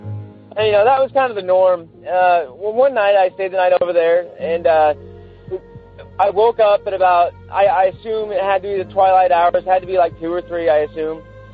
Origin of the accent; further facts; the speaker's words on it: St. Helens, Oregon, United States; I'm from St. Helens, Oregon. It's a small town about 45 minutes outside of Portland, Oregon.